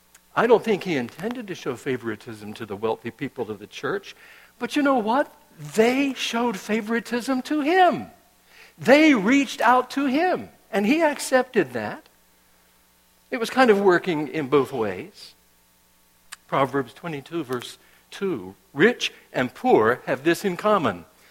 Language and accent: English; North Carolina, United States; When Elizabeth and I grew up in North Carolina, that was a few years ago, wasn't it, honey?